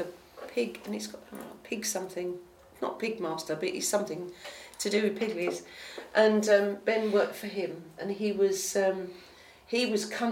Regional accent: London, United Kingdom; a Wally from London, I'm a Londoner

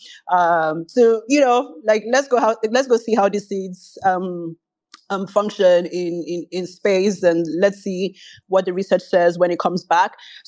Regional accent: Abuja, Federal Capital Territory, Nigeria; because I grew up in Abuja, so there's like an Obasanjo Space Center, which is on Airport Road.

